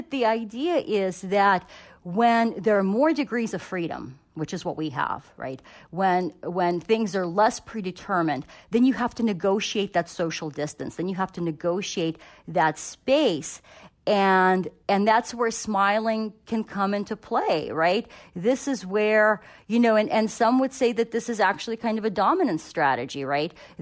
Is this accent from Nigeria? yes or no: no; Russia; English is a second language; now in United States; when I first came to the U.S., like before I kind of lost my accent and people, didn't know immediately I was from Russia.